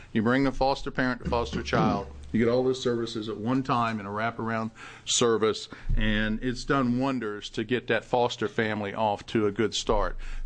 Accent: Kentucky, United States; I grew up in Eastern Kentucky. We had well water.

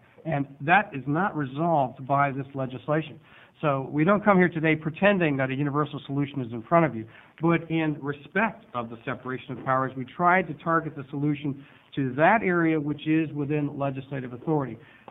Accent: Salem, Oregon, United States; from Salem. I'm an attorney in private practice

